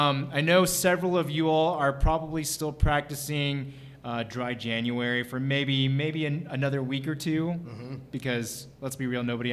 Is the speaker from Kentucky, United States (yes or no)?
yes; Kentucky, United States; now in Colorado, United States; I've been a longtime fan, especially since I'm originally from Kentucky.